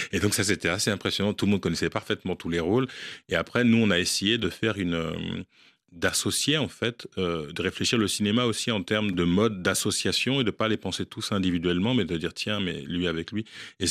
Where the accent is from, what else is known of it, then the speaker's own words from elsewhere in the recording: Guadeloupe; par rapport aux Antilles, moi je suis guadeloupéen